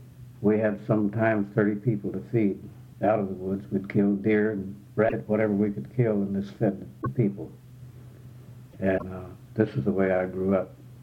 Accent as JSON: {"language": "English", "town": "DeRidder", "region": "Louisiana", "country": "United States", "tie": "born there", "said": "I was born in DeRidder, Louisiana. And after my birth, it was just a kind of haphazard life of leaving me here and there."}